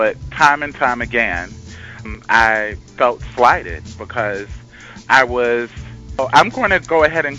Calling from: Richmond, Virginia, United States; Richmond, essentially.

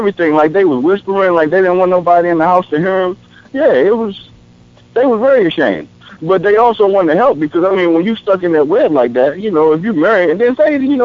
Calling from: Lanham, Maryland, United States; I'm calling from Lanham.

